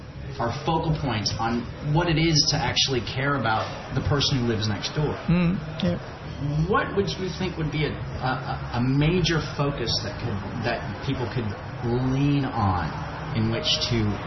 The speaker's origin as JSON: {"language": "English", "country": "United States", "lives_now": "Australia", "said": "what I've been watching in America, being my home country"}